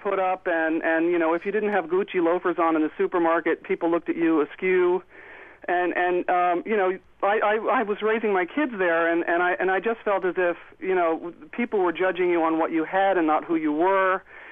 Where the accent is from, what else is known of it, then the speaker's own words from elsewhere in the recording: Greenwich, Connecticut, United States; moved away as an adult; now in Saranac Lake, United States; I grew up in Greenwich, and my ancestors were from Greenwich for many generations, and we left Greenwich 3 years ago to find a simpler life in Saranac Lake, New York.